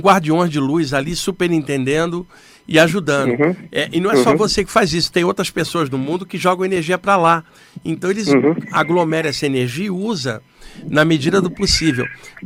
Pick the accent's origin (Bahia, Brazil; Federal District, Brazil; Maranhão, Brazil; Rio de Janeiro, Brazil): Rio de Janeiro, Brazil; Não, eu vim da Baixada Fluminense, no Rio de Janeiro. É da onde eu vim